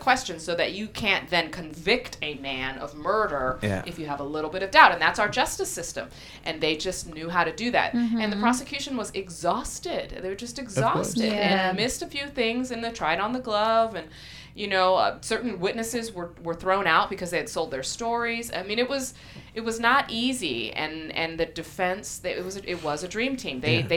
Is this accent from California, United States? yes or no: yes; Los Angeles, California, United States; I grew up in Koreatown